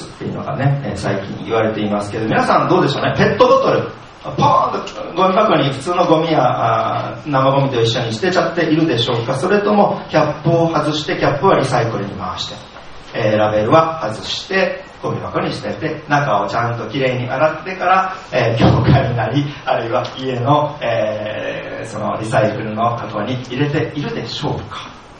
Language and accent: Japanese; Kurashiki, Okayama, Japan; 私の地元の倉敷も、まあ、自分の実家は大丈夫だったんですけども